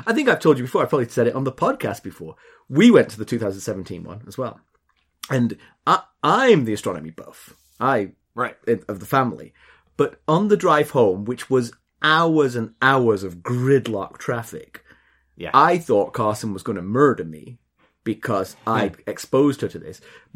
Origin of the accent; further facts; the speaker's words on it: England, United Kingdom; It has a river running through it, which is for me, as an English person, it's a vast river.